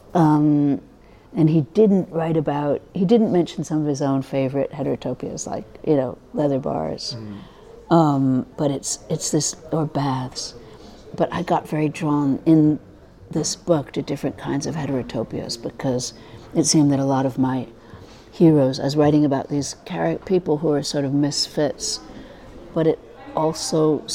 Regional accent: New York City, New York, United States; when I was a kid growing up in New York, I used to, running around the city

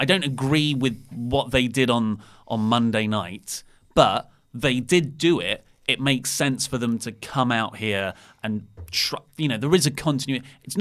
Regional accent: United Kingdom; We're British.

